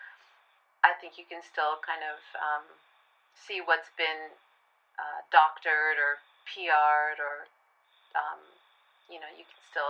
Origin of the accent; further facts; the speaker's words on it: Hamilton, Ontario, Canada; And then I did a release show in Toronto, and then I did a release show in my hometown, Hamilton.